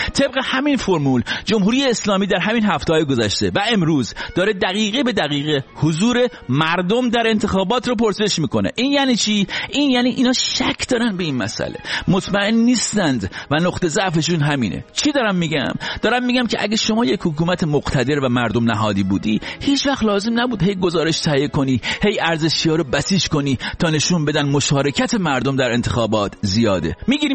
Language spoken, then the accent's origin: Persian; Iran; آخه میدونی من ایرانی هستم